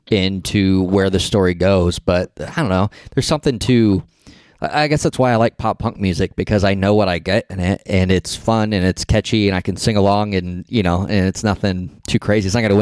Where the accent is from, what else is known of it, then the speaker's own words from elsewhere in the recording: San Diego, California, United States; I'm a Chargers fan, but I grew up in San Diego.